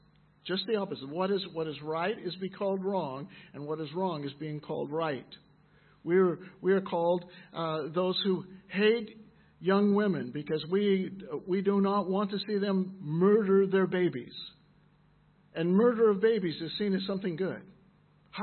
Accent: United States; I'm an American, and I have tried very much not to say anything about what's going on in America.

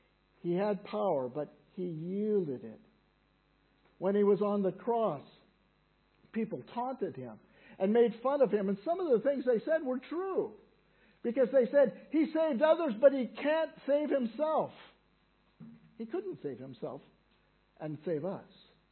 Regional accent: United States; Now, there was a day in Germany and a day, I'm an American.

